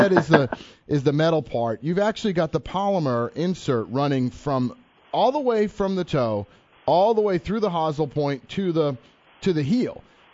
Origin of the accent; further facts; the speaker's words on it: Lexington, Massachusetts, United States; Yep, I grew up in Lexington, and Mark's from Marshfield.